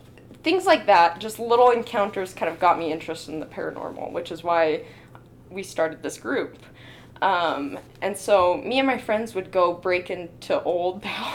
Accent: California, United States; Growing up in California, where I grew up, everyone in the neighborhood kind of said

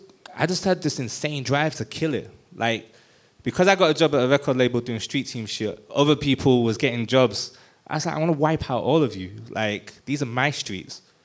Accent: Manchester, North West England, United Kingdom; moved away; Like, I'm from Manchester. That's what we do.

